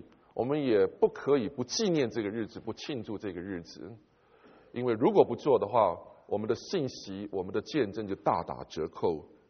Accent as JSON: {"language": "Chinese", "country": "China", "said": "大概我们中国人对忌讳这个字，讲到死都好像不是好消息"}